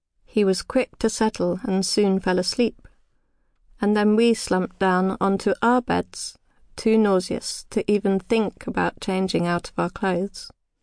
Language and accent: English; Portishead, South West England, United Kingdom; also born or lived in Bristol; I was born in Bristol and spent the first years of my life within sight of the sea. We lived in Portishead